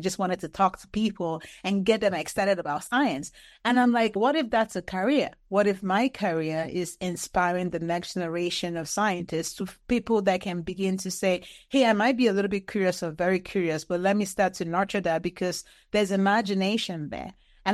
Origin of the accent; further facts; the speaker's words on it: Enugu, Enugu State, Nigeria; born there; So I was born in Nigeria in a small town called Enugu.